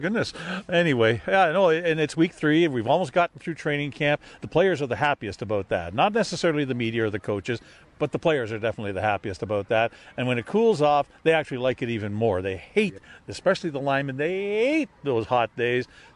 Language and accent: English; Winnipeg, Manitoba, Canada; I've been to most of the stadiums in the CFL, and it blows all of them away, including Winnipeg, my hometown.